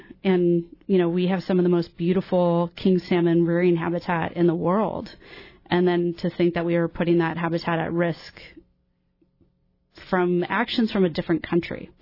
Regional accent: Alaska, United States; Well, I grew up here in Southeast, and I grew up eating salmon

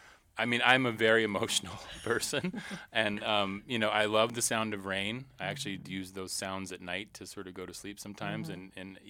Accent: Anchorage, Alaska, United States; now in Juneau, United States; Well, you know, there's something about, like, I grew up in Anchorage. Uh-huh. And when I left Alaska the first time, I said, I'm never moving back to Alaska.

